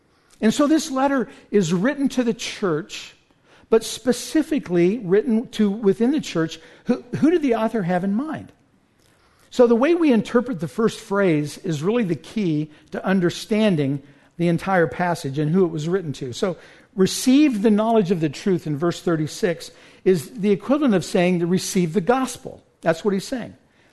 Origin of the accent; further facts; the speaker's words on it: Wichita, Kansas, United States; When I was in high school, I grew up in Wichita, Kansas. There's no ocean, so we'd spend a lot of time at a pool.